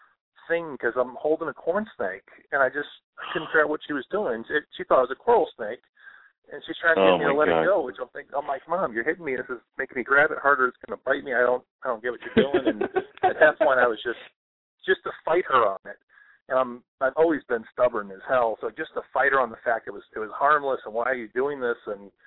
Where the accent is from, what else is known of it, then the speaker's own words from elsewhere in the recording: Florida, United States; Oh, man, I grew up in Florida.